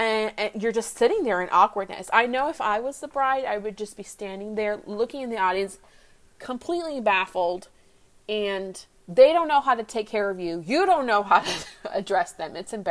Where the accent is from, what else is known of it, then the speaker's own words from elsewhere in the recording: Minnesota, United States; now in Texas, United States; so I'm from Minnesota. I've moved to Texas, and I will say one thing.